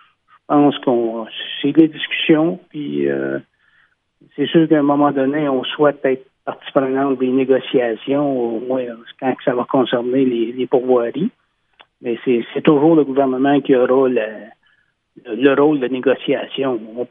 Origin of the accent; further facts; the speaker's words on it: Maniwaki, Quebec, Canada; qu'en étant de Maniwaki, je vois un petit peu ce qui se passe.